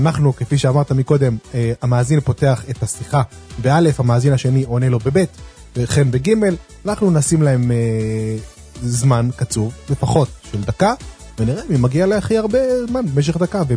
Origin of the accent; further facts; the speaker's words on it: Jerusalem, Jerusalem District, Israel; אני, דרך אגב, אני מירושלים, אף אחד לא אמרנו את זה פה. דודי לא נמצא לפני, אני נמצא פה בירושלים, עיר הקודש.